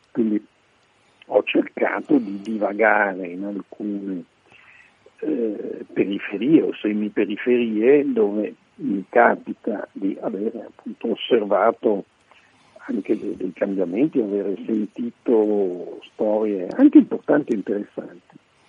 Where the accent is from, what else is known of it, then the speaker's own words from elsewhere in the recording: Milan, Lombardy, Italy; io non solo ci vivo e ci ho vissuto e ci sono nato a Milano, ma è una città che amo effettivamente